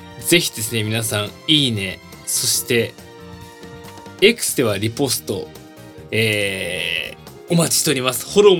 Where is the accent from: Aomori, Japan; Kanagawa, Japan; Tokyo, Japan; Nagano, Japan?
Tokyo, Japan; 東京都出身です。